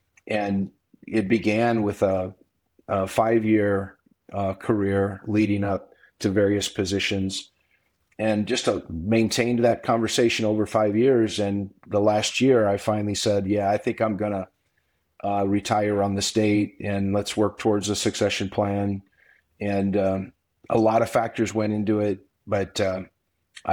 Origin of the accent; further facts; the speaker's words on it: Iowa, United States; Western Iowa, middle of the corn belt, and just a rural kid trying to do good in the world.